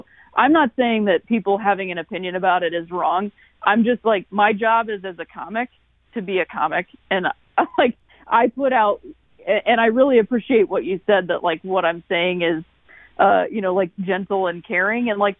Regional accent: Akron, Ohio, United States; I'm from Akron, Ohio, and that's, you know, northeastern Ohio, so Cleveland baseball fans there.

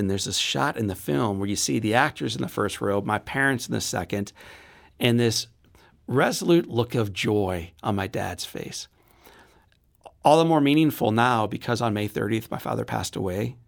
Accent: Town and Country, Missouri, United States; I grew up in Town and Country de Pere.

